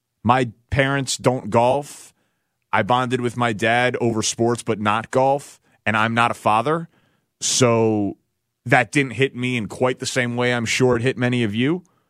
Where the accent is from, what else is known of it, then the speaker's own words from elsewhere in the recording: Chicago, Illinois, United States; Let's stay right here in my hometown of Chicago.